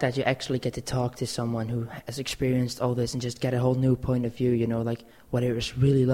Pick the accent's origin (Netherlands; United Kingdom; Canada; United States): Netherlands; English is a second language; I'm from the Netherlands and I'm in the Eyewitness Group.